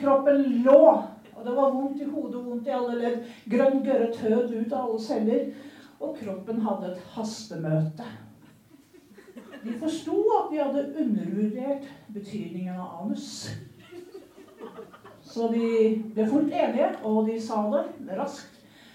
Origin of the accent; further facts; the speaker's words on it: Østfold, Norway; Jeg er fra Østfold. Fra Vali, jeg er vant til bare jorda. Fra Bondeborg.